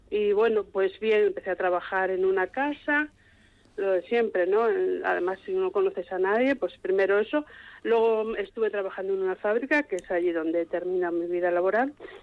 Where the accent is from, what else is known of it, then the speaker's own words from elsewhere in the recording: Extremadura, Spain; Digo, no soy de aquí, soy extremeña